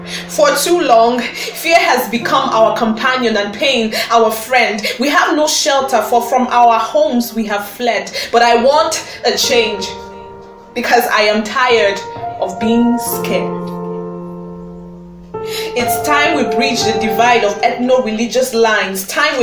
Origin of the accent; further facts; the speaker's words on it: Jos, Plateau, Nigeria; I come from Jos, a beautiful little city in the heart of Nigeria. Dotted with mountains, hills, and plateaus